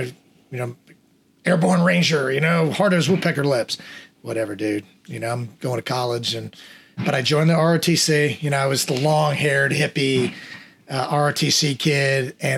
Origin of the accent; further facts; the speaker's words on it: United States; also born or lived in Panama; So I was born down there, spent 2 years, and we came back to the States.